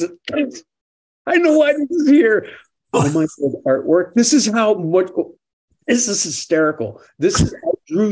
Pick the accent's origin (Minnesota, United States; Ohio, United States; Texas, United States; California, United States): Minnesota, United States; now in Kentucky, United States; Well, I've lived here longer than I lived in Minnesota. So I would think I'm more of a Kentuckian than I am.